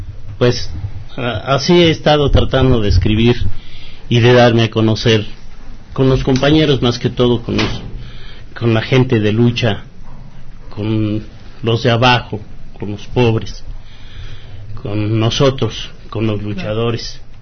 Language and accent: Spanish; Acámbaro, Guanajuato, Mexico; yo vengo del estado de Guanajuato, de Acámbaro, Guanajuato